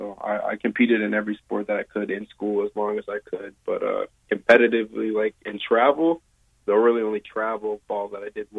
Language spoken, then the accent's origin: English; Windsor, Ontario, Canada; I was born and raised here in Windsor.